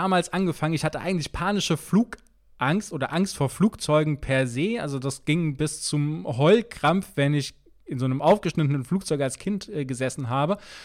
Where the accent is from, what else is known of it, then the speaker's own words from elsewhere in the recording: Langen, Hesse, Germany; also born or lived in United States; Also ich bin in Langen aufgewachsen, das ist etwas südlich von Frankfurt